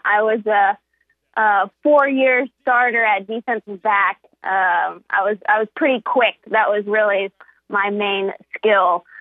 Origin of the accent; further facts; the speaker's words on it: Houston, Texas, United States; born there; But my mom moved from Russia right before I was born in Houston.